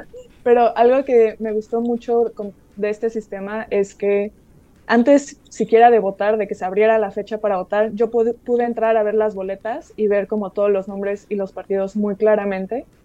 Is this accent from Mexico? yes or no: yes; Mexico City, Mexico; yo soy de la Ciudad de México